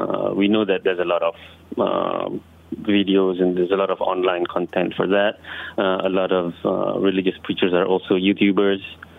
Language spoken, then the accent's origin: English; Kajang, Selangor, Malaysia; I grew up in Kajang, which is not far from Bangi.